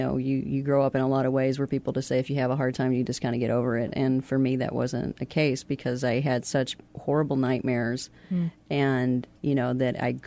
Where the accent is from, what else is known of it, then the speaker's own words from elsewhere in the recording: Kentucky, United States; moved away as an adult; I'm originally from Kentucky. I don't want to be too cliche and say I'm a … I am. I know, sad. But basically, I left Kentucky when I was 18